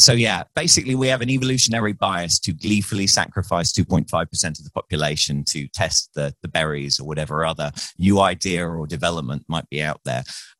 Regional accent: London, United Kingdom; born there; So, I was born in North London, a stone's throw from the old Highbury Stadium, Arsenal's old Highbury Stadium

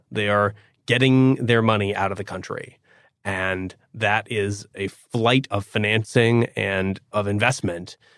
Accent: Oregon, United States; So I'm from Oregon. We sell a lot of hazelnuts from Oregon.

